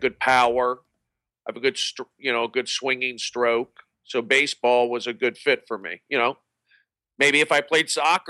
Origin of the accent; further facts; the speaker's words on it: Tarzana, California, United States; also born or lived in Sacramento; I grew up in the San Fernando Valley. 818 area code, originally 213 area code. But I grew up there. Tarzana, Reseda, Southern California. And Sacramento, too, for a few years.